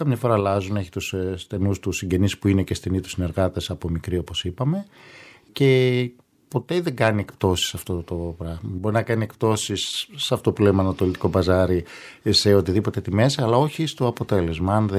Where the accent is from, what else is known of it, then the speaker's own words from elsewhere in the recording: Gidas, Central Macedonia, Greece; Μόλις είπα ότι είμαι από το Γιδά, δηλαδή από 2 βήματα παρακάτω στον ίδιο κάμπο.